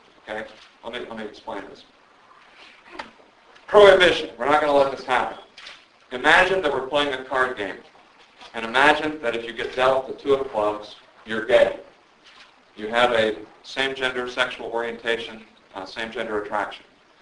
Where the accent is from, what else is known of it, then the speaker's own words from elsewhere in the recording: the South, United States; I'm a Southerner, so I feel this very deeply.